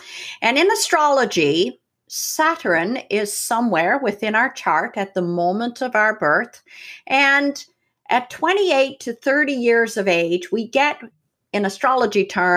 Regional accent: Newfoundland and Labrador, Canada; moved away; also born or lived in Nova Scotia; I'm a newfie. So I never knew anything about astrology growing up in Newfoundland. Moved to Nova Scotia

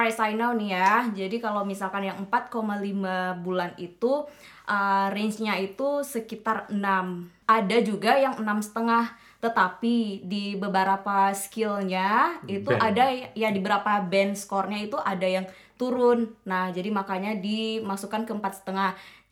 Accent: Aceh, Indonesia; Aku dari Aceh.

